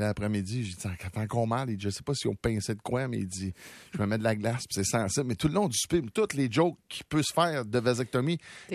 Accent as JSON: {"language": "French", "region": "Quebec", "country": "Canada", "said": "On est des Laurentides, puis on a un de nos amis qui, justement, s'est fait faire de la vasectomie."}